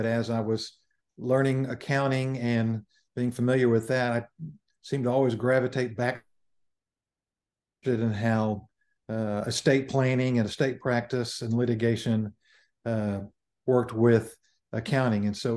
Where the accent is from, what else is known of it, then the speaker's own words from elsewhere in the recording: Dallas, Texas, United States; Well, I'm a longtime Dallasite. I was born and raised in Dallas, and I come from a family of attorneys.